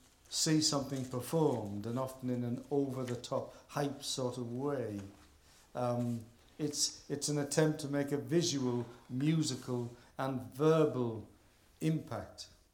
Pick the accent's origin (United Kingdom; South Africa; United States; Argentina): United Kingdom; Hartlepool, North East England; But I was brought up in Hartlepool in a simple Baptist church